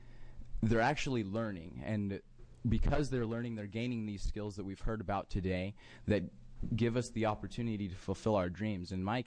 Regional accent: Sutherlin, Oregon, United States; For the record … from Sutherland.

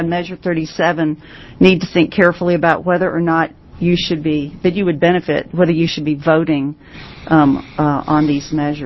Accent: Tennessee, United States; moved away as an adult; now in Corbett, United States; In 1993, I moved to Oregon from Tennessee

